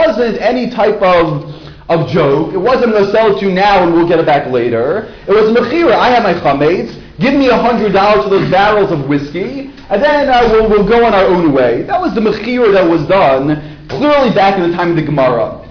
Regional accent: Baltimore, Maryland, United States; I was in a very funny scenario when I grew up in Baltimore.

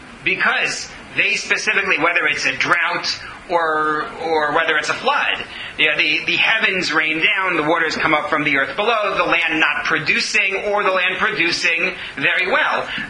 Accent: United States; sorry, I'm an American.

